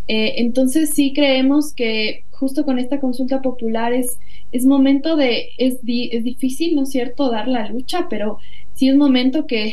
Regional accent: Ecuador; estamos en la peor crisis de nuestra historia como ecuatorianos

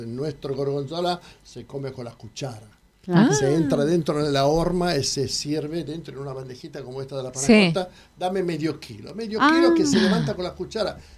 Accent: Novara, Piedmont, Italy; Spanish is a second language; now in Argentina; il gorgonzola si hace in mi tierra, Novara, è la città del gorgonzola mondialmente.

